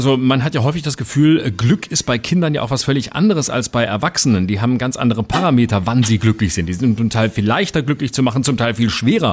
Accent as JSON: {"language": "German", "region": "Baden-Württemberg", "country": "Germany", "said": "Also zum Beispiel meine Heimat Baden-Württemberg. Ich komme vom Fuße des Schwarzwalds aus dem Süden Baden-Württembergs."}